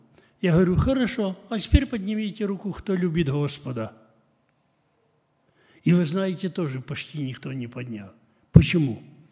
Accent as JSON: {"language": "Russian", "country": "Moldova", "said": "я сам с Молдавии"}